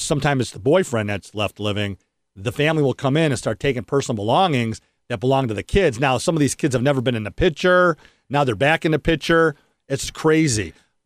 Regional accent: Detroit, Michigan, United States; It's a creek. I'm from Detroit.

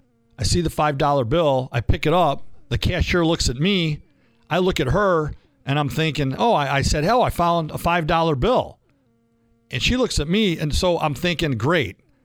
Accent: Detroit, Michigan, United States; I'm a MSU law graduate, but growing up in Metro Detroit, it's all about Blue.

